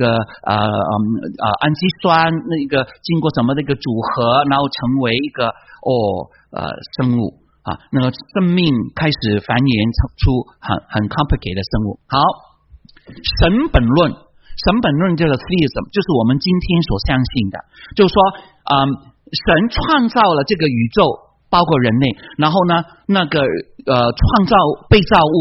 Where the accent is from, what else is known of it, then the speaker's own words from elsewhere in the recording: China; 万贯家下品唯有读书高，所以我们中国人一直就读好